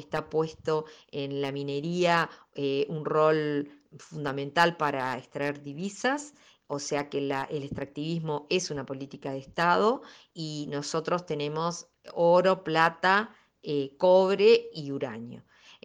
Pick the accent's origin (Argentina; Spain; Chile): Argentina; Nosotros como Argentina ya desde fines de junio ya consumimos todos los recursos pensados para el año 2022